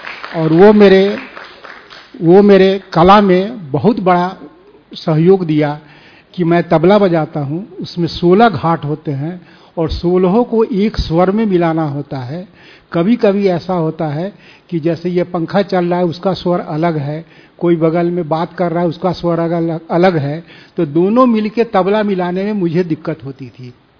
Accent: Motihari, Bihar, India; मैं मोतिहारी से हूँ।

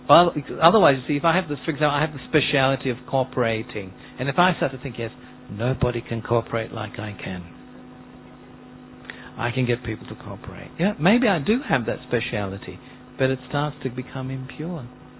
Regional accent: Australia; I mean, I remember growing up in Australia

